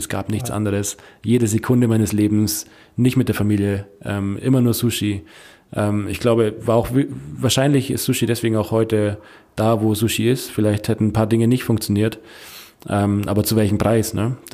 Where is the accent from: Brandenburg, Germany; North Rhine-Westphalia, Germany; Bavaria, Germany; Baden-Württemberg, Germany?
Bavaria, Germany; Munich; Ganz normale Mittelschichtsfamilie wahrscheinlich. Auch nicht super arm, aber halt in Neuperlach, so in München, nicht das reichste Viertel.